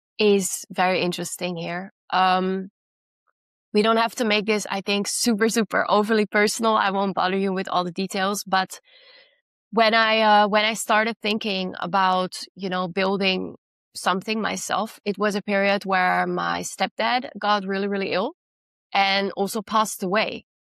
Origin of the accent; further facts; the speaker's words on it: Netherlands; now in Italy; I am indeed myself from the Netherlands, but I live in Italy.